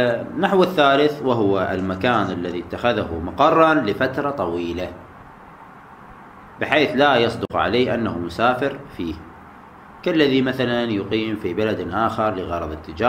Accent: Najaf, Najaf Governorate, Iraq; born there; فمثلا أنا ولدت في مدينة النجف، فهنا هذه تعد بلدي وموطني، وأنا أعد فيها حاضرا غير مسافر

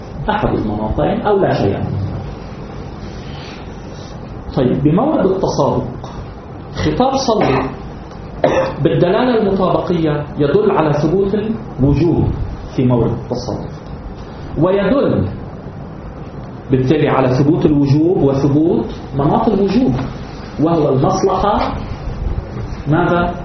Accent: Lebanon; مو المعارضة اللي عندنا بلبنان تتبادر إلى المعارضة السياسية

